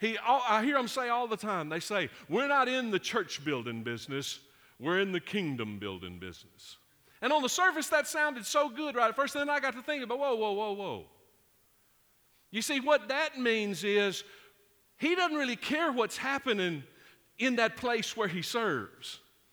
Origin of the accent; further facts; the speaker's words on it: Ruston, Louisiana, United States; I was raised in Ruston, Louisiana, but my mama and papa lived in Leary, Texas, not long far from here.